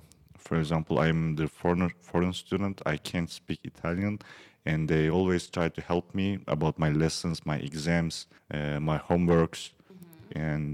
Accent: Konya, Turkey; English is a second language; moved away as an adult; also born or lived in Ankara; now in Perugia, Italy; I born and grew up in Konya, a city in the center of Turkey.

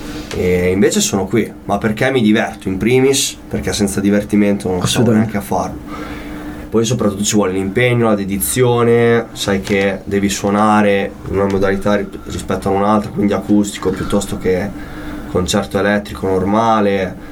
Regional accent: Cervia, Emilia-Romagna, Italy; io vengo da Cervia in Emilia Romagna, in provincia di Ravenna

